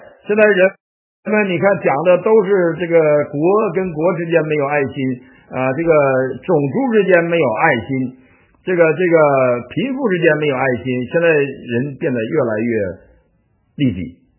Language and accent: Chinese; Northeast China, China; 你看看现在的东北，我的老家变成什么样子了。